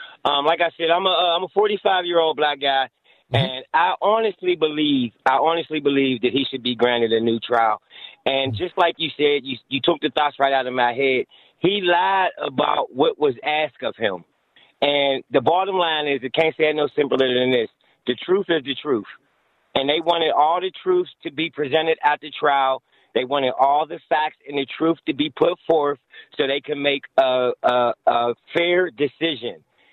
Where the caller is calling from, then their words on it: Phoenix, Arizona, United States; I'm calling from Phoenix, Arizona. First time caller.